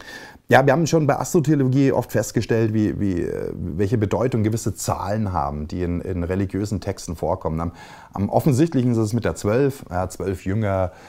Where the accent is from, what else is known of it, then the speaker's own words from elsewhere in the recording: Bavaria, Germany; ich komme ja aus Bayern und in Bayern siehst du das Kruzifix ganz oft, weil halt das katholisches Land und das ist Kultur.